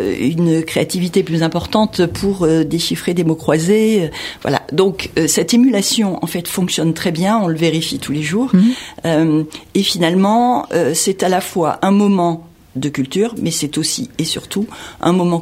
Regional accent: Nouvelle-Aquitaine, France; Sophie, comme moi, nous sommes originaires de Nouvelle-Aquitaine. Moi, je vais encore régulièrement à Bordeaux.

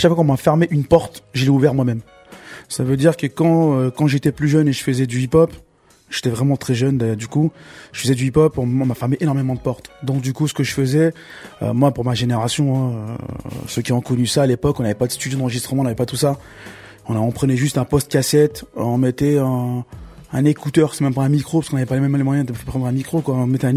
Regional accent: Algeria; now in France; quand j'étais jeune, quand t'es en Algérie, tu vois à la télévision la France de … de Coluche, quoi, tu vois. Et quand t'arrives en France, t'arrives à la France de Le Pen et Maigret à l'époque.

